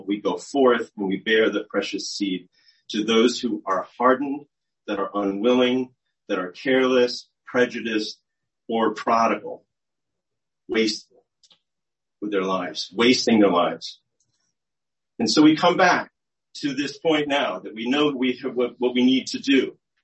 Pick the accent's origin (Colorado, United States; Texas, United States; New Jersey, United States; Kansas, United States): New Jersey, United States; I grew up in New Jersey, and I'm sick and tired of hearing about things going on in Jersey that are contrary to God's word.